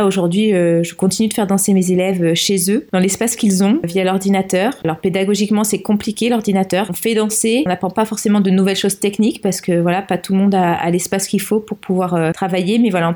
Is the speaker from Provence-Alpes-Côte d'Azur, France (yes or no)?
yes; Toulon, Provence-Alpes-Côte d'Azur, France; je suis originaire du sud de la France, de Toulon plus précisément